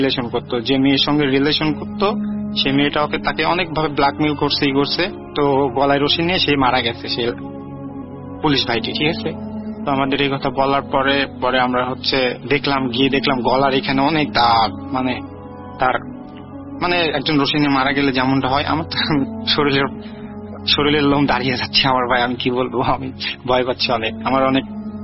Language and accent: Bangla; Faridpur, Rajshahi Division, Bangladesh; now in Kuala Lumpur, Malaysia; আমার home town হচ্ছে পাবনা জেলা ফরিদপুর থানা। অ্যান্ড আমি বর্তমানে মালয়েশিয়া কুয়ালালামপুরে একটি কোম্পানিতে কর্মরত অবস্থায় আছি।